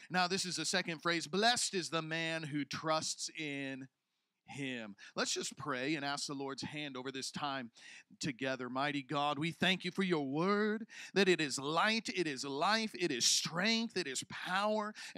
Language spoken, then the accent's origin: English; Illinois, United States; growing up in Southern Illinois, I don't know if they did this anywhere here in these islands.